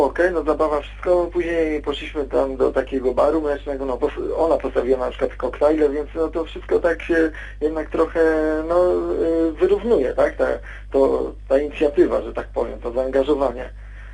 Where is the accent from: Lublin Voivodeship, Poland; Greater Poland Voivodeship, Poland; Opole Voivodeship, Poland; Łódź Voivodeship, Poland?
Łódź Voivodeship, Poland; Łódź; No zacznę od tego, że no ja jestem z Łodzi, tak?